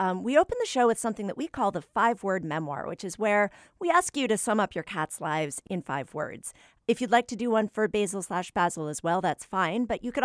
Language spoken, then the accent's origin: English; New England, United States; Yeah, it's fine because I'm from New England, so I tend to default to an aw sound when I speak, right?